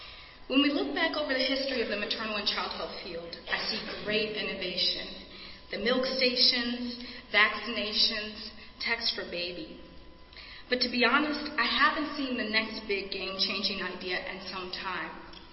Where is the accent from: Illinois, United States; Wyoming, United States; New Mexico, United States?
Illinois, United States; Chicago; So for those of you here receiving this award in my hometown in Chicago know me.